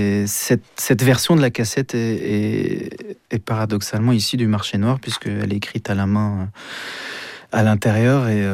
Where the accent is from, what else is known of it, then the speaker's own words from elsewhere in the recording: Beirut, Beirut Governorate, Lebanon; mon enfance à Beyrouth. On est dans le quartier de Moussaït Bey, à Beyrouth Ouest à l'époque, quartier résidentiel, du voisinage, beaucoup de voisinage, beaucoup d'interactions